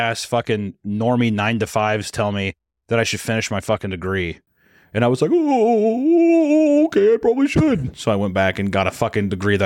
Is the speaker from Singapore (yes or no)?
yes; Singapore; I'm from Singapore.